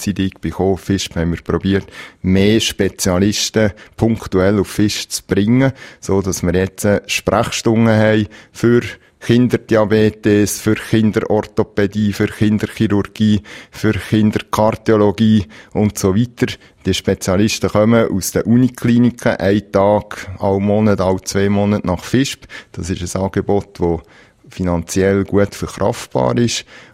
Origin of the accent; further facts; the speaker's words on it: Switzerland; Weil auch bei uns in der Schweiz kann man sicher Sachen verbessern und die guten Sachen probieren zu erhalten.